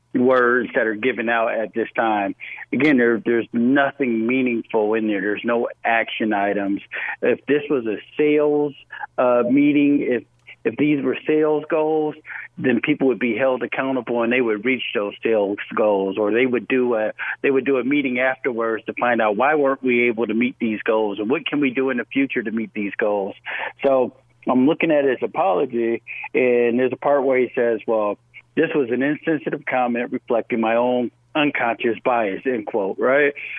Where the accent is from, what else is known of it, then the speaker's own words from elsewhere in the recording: Rochester, New York, United States; Well, Shalane, you know, I come from Rochester, New York